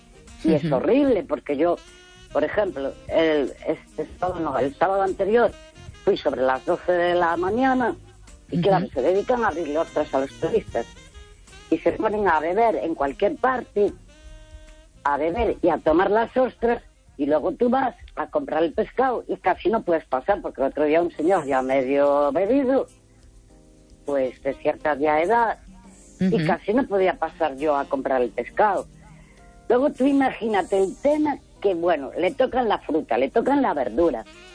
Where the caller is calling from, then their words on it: Santiago de Compostela, Galicia, Spain; de Santiago.